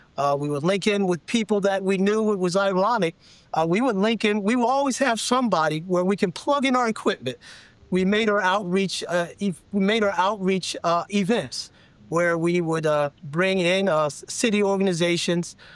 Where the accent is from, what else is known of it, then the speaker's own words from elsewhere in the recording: Coatesville, Pennsylvania, United States; You know, I was raised in Coatesville.